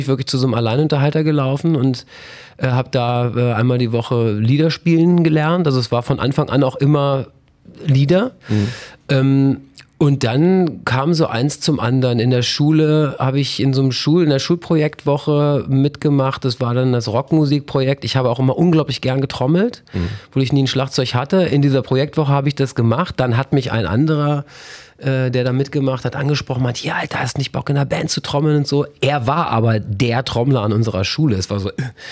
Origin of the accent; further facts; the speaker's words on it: Dettum, Lower Saxony, Germany; Ich habe als Kind, ich komme aus Dettum, zwischen Elm und Asse.